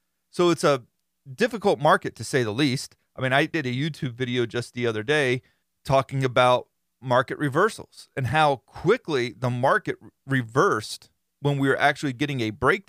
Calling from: Minnesota, United States; By the way, I am from Minnesota, so you can use the name Justin Jefferson in your podcast, as he is my favorite athlete.

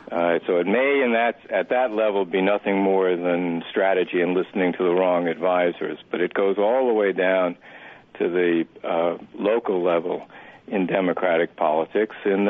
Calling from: Massachusetts, United States; I'm calling from Massachusetts, and I think you should keep an eye on the primary campaign for governor in Massachusetts

